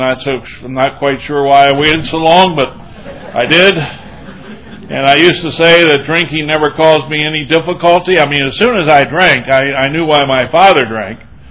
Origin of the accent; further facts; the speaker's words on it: Hagerstown, Maryland, United States; I come to you from Hagerstown, Maryland, where I am a member of the Hagerstown Group of Alcoholics Anonymous